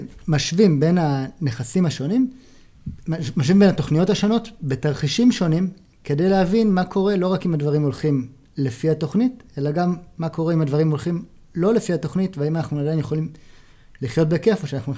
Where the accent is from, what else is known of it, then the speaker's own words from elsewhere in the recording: Tel Aviv, Tel Aviv District, Israel; לא, אני מתל אביב. רוב החיים ביליתי בכלל בקיבוץ, בדרום.